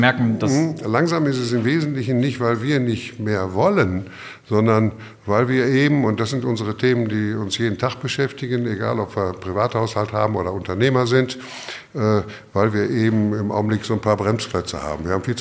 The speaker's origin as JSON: {"language": "German", "town": "Essen", "region": "North Rhine-Westphalia", "country": "Germany", "tie": "born or raised there", "said": "also ich bin ja im Ruhrgebiet geboren, wie vorhin gesagt wurde, in Essen auf der Kohle."}